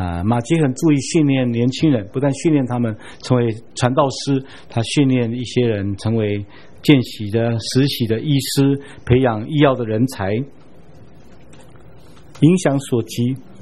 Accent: Taiwan; 我们台湾人叫做臭脚垫，是不是？

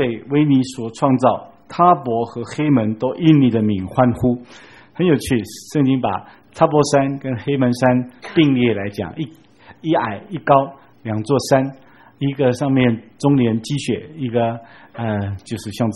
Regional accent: Taipei, Taiwan; 我们台北人比较熟

